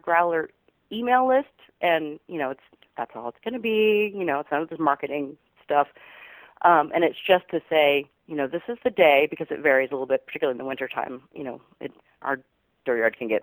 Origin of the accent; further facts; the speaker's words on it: California, United States; I had no idea. I came out from California.